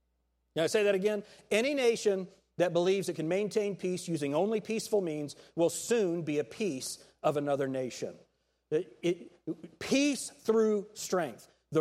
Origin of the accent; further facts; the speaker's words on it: United States; And I'm thankful that I'm an American, and I would fight for my country right now.